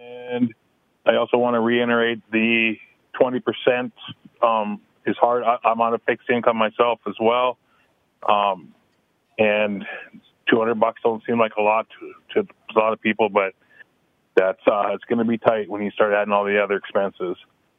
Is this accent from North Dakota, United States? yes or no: yes; Grand Forks, North Dakota, United States; and I'm from Grand Forks.